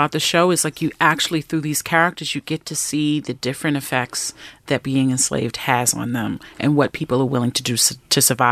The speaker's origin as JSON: {"language": "English", "town": "Brooklyn", "region": "New York", "country": "United States", "tie": "born or raised there"}